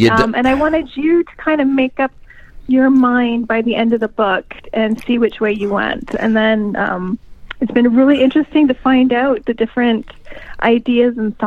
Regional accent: Kincardine, Ontario, Canada; I grew up in Kincardine.

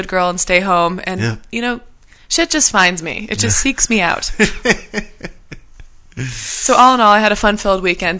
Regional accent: Wappingers Falls, New York, United States; I know. I grew up in Wappingers Falls.

